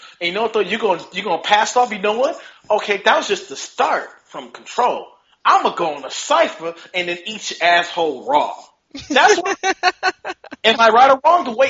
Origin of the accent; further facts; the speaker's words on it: West Coast, United States; I'm from the West Coast and it's always this East Coast bias shit.